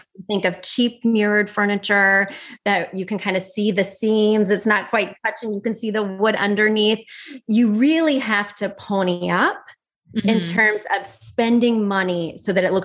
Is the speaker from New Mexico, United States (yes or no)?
no; Missouri, United States; I'm from Missouri, and unless we had a lake house, I don't think it's appropriate.